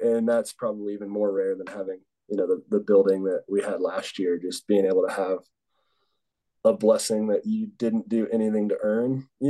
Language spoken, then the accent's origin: English; Denver, Colorado, United States; it only enhanced that because I'm from Denver originally.